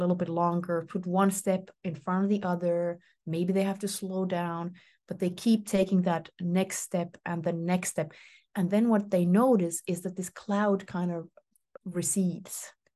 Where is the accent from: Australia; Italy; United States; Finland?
Finland; Sisu, it's a Finnish word from my native country. I am from Finland, was born there